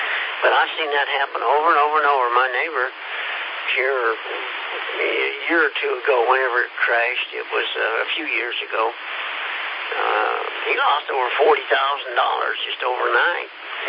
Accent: Kansas, United States; I was from Kansas, and that plant employed 16,000 people

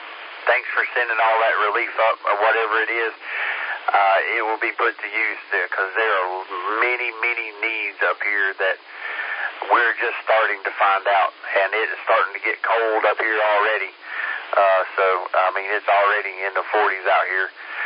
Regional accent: Penrose, North Carolina, United States; most people don't even know where this little area is at when I say I'm from Penrose.

